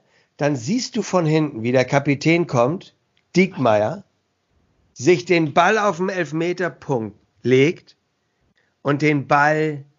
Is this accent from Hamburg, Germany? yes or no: yes; Hamburg, Germany; Wir sind HSVer, wir sind Hamburger